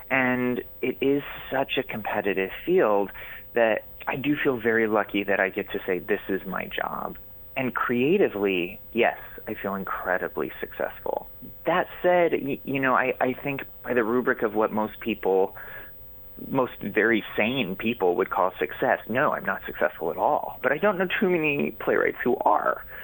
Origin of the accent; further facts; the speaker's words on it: Phoenix, Arizona, United States; I grew up in Phoenix, Arizona, and I did a lot of theater out there